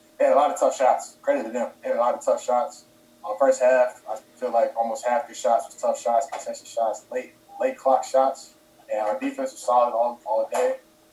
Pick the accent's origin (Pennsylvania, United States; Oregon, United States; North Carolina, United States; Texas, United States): North Carolina, United States; As you know, I'm from North Carolina. I'm going home.